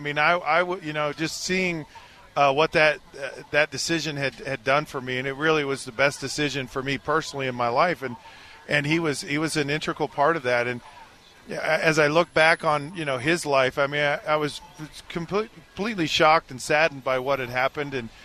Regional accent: Utah, United States; I'm a kid from Utah County in the 1980s. I'm an LDS kid who's a quarterback who has deep ties to BYU.

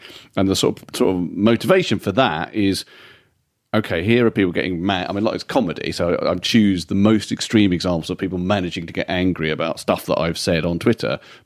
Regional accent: England, United Kingdom; now in -; I'm Jewish. My mum's a refugee from Nazism or whatever. I'm not in any way. My dad's Welsh, but I feel overall English.

